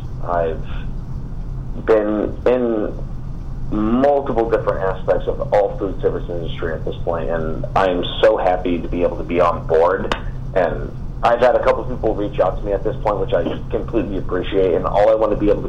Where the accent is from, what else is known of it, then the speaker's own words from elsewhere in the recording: Manchester, Connecticut, United States; also born or lived in Puerto Rico; I'm from Manchester, Connecticut. I was born in Puerto Rico, but I have since found myself in Connecticut. I've graduated from Manchester High School in 2004.